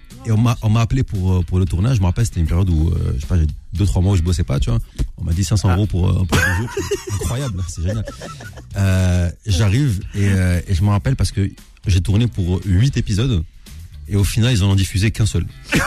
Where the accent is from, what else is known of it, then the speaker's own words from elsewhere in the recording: Algeria; also born or lived in Tunisia; Alors comme je suis algérien, forcément.